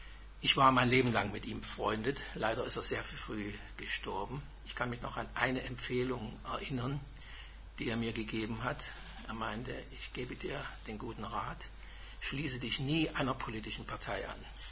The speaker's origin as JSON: {"language": "German", "town": "Bärwalde", "region": "Saxony", "country": "Germany", "tie": "born or raised there", "said": "Ich bin Jahrgang 1937, bin geboren in Bärwalde. Das ist ein kleiner Ort mit heute vielleicht 200 Einwohnern in Sachsen, wie Sie vielleicht unschwer hören können. Bin dort 1943 zur Schule gekommen"}